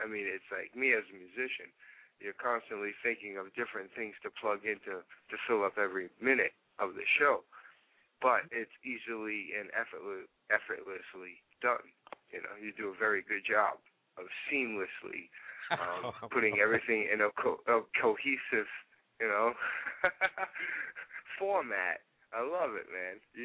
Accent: Providence, Rhode Island, United States; I'm originally from Rhode Island, but I moved there for a few years, and I didn't enjoy my time there. So I'm back in Providence, where I was born.

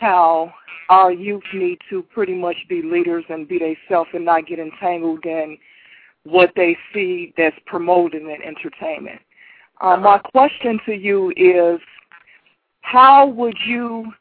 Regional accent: Chicago, Illinois, United States; I am from Chicago, and I've been listening into the show.

